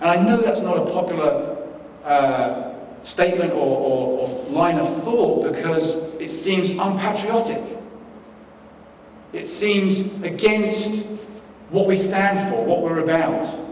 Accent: England, United Kingdom; Think of my country, I come from England.

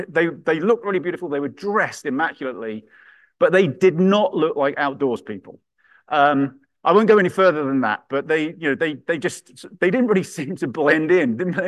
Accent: South East England, United Kingdom; an ancient woodland near where I grew up in Kent, which is in the southeast of England.

